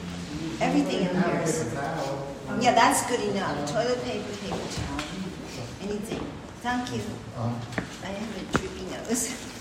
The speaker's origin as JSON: {"language": "English", "region": "New York", "country": "United States", "said": "I'm from New York, and I'm a model."}